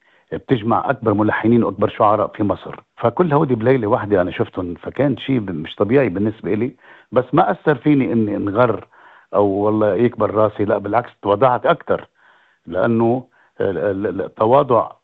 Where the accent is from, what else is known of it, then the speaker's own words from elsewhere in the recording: Tripoli, North Governorate, Lebanon; مش لأنه بلدي طرابلس معروفة ببلد الفقير بيسموه أم الفقير